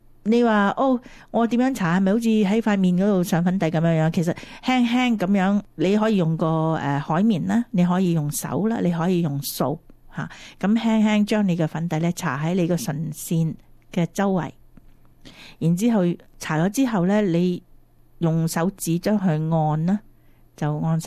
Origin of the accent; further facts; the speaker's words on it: China; 通常呢个习惯咧系西人嗰度多，我哋中国人咧就比较少啲